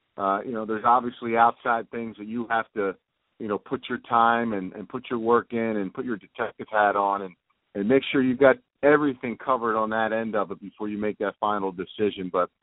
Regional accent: Philadelphia, Pennsylvania, United States; now in Tampa, United States; obviously my hometown in Philadelphia and here in Tampa where I make my home now.

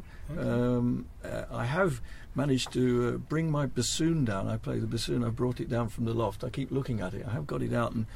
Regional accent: March, East of England, United Kingdom; In a town called March, spelt the same as the month, in North Cambridgeshire.

